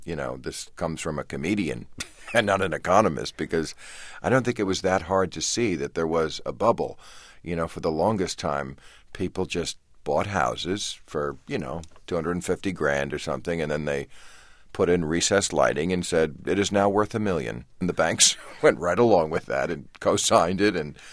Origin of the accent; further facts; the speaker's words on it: Ireland; I'm Irish, you know. Irish people get mad at anything.